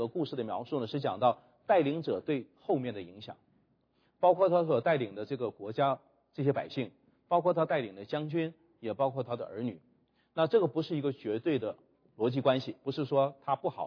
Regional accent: China; 我们中国人叫审时度势

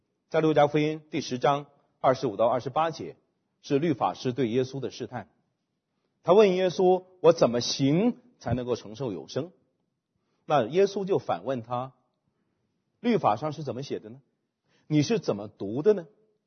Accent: China; 比如说我们中国人，我们很大的困难在我们儒家背景的里面

